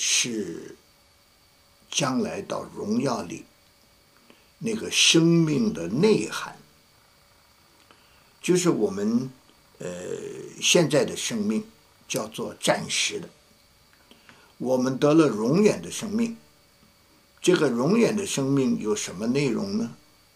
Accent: North China, China; 那兄弟我就是北方人，所以吃饭喜欢吃面啊，我有许多喜欢吃的东西。

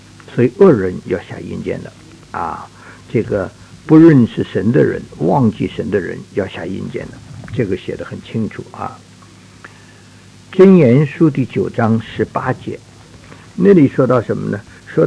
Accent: China; 叫我们中国人说阴魂不散哈

